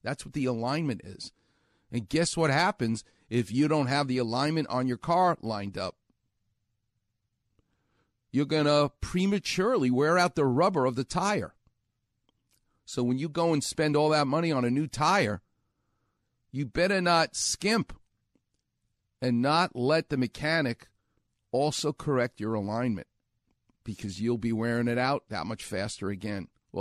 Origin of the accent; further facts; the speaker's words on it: New York, United States; I don't know. I'm from New York. I don't know what they're talking about.